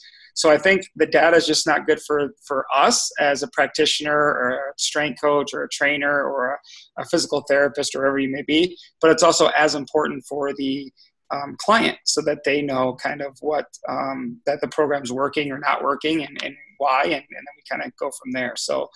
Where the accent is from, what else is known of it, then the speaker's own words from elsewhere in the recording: Michigan, United States; I grew up in Michigan, so I'm new to the Wisconsin area.